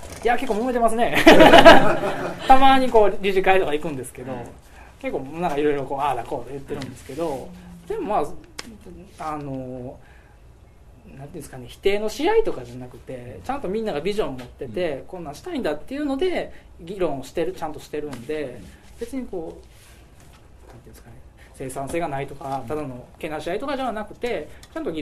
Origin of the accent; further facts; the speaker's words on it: Osaka, Japan; 大阪です。大阪の東住吉出身です。